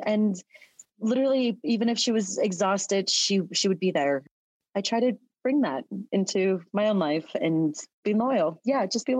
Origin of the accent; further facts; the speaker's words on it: Santa Fe, New Mexico, United States; born there; I was born in Santa Fe. My family is from Pecos / Mora / San Juan, San Jose, kind of in that area.